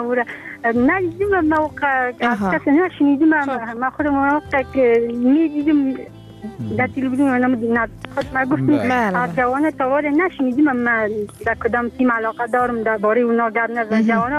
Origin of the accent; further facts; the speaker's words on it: Afghanistan; چون همگی ما افغان هستیم